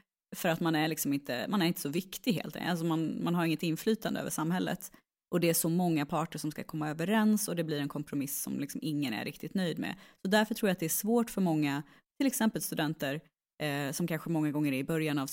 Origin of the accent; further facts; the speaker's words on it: Gävle, Gävleborg County, Sweden; Ja, det är för att jag är från Gävle.